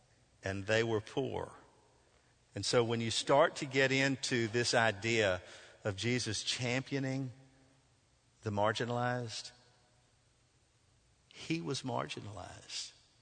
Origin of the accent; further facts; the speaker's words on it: Nashville, Tennessee, United States; I grew up in Nashville, and I grew up as a Vandy fan